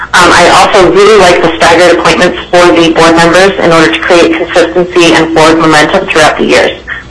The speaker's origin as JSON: {"language": "English", "town": "Anchorage", "region": "Alaska", "country": "United States", "said": "I'm from Anchorage"}